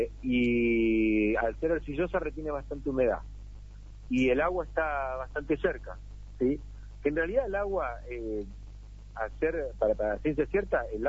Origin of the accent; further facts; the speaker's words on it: Bahía Blanca, Buenos Aires Province, Argentina; nosotros hace muchos años que estamos acá en la provincia, pero somos nativos de Bahía Blanca.